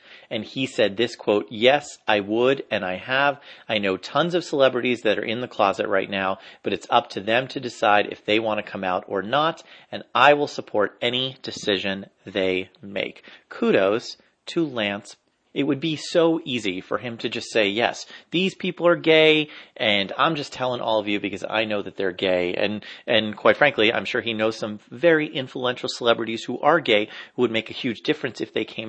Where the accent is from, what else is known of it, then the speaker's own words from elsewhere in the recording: New Jersey, United States; In my home state of New Jersey